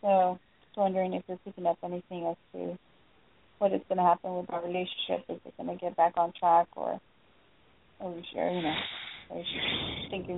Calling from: California, United States; I'm calling from California, and I have a relationship question.

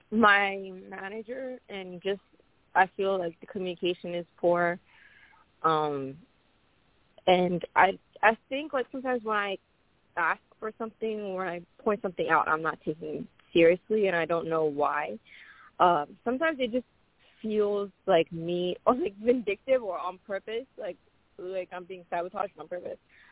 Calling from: Ohio, United States

